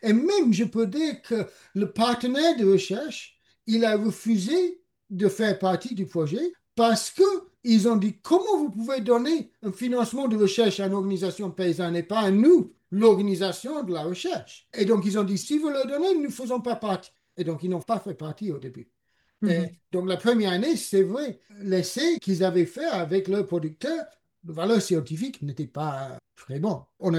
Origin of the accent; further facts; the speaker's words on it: Niger; French is a second language; also born or lived in England; Je dois m'excuser pour mon accent. Je suis anglais, mais j'ai fait mon enfance au Niger.